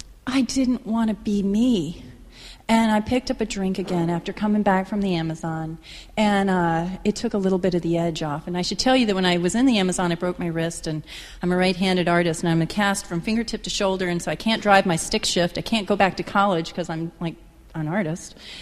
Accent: Texas, United States; I grew up in Texas, right on the water, banana trees in the backyard, palm trees in the front yard

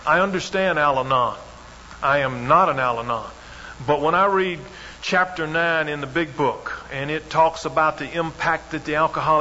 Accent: Alabama, United States; maybe I'm a redneck from Alabama

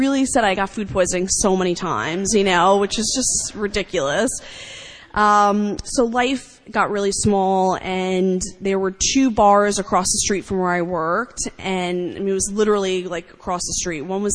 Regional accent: Long Island, New York, United States; I grew up on Long Island, and I go to visit my parents

